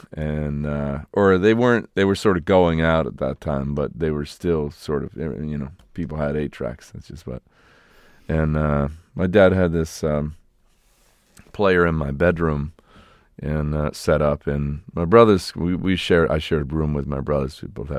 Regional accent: New York, United States; Yeah. Yeah. Troy, Albany and Saratoga Springs, that area

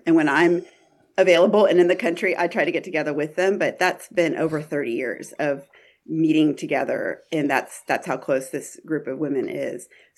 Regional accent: Texas, United States; Well, I grew up in Texas, outside of Houston, actually in a very suburban, white, upper middle class community.

